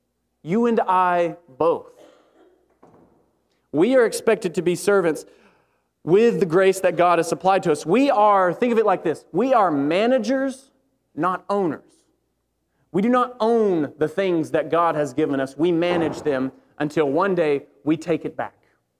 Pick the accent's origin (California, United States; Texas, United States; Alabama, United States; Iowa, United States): Alabama, United States; I am from Alabama. My math could be wrong.